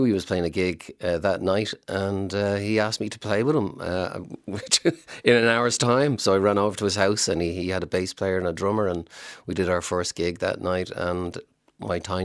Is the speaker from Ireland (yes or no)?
yes; Dublin, Leinster, Ireland; also born or lived in Churchtown; I was born and raised in Ringsend for 5 years, where my dad was from.